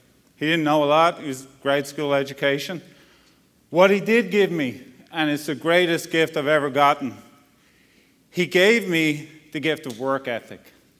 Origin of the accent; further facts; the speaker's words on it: Dublin, Leinster, Ireland; moved away as an adult; now in East Texas, United States; So grew up in Dublin, Ireland, spent the first 35 years of my life there.